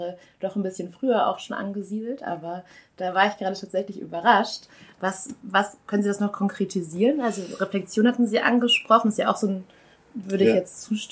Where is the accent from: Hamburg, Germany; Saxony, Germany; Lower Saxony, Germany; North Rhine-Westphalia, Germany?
Hamburg, Germany; zumindest aus Hamburg, ist meine Heimatstadt